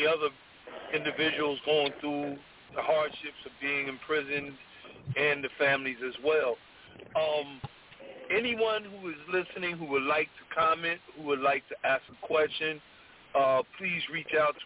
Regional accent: Paterson, New Jersey, United States; I'm from Paterson, New Jersey.

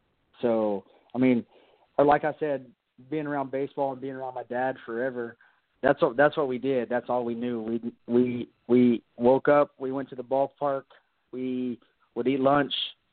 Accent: Stroud, Oklahoma, United States; Well, I grew up in Stroud, Oklahoma. My dad coached baseball there from like 1975 to 1995, and he coached a bunch of good players.

